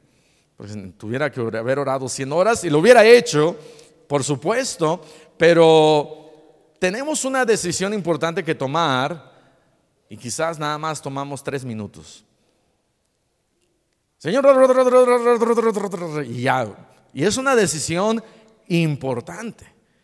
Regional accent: Mexico City, Mexico; Yo soy de la Ciudad de México, soy chilango.

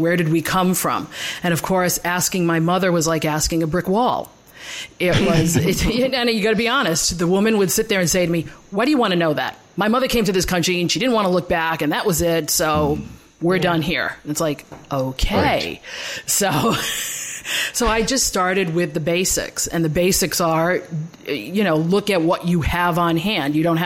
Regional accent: Azores, Portugal; I'm from the Azores. I have fishmongers and farmers.

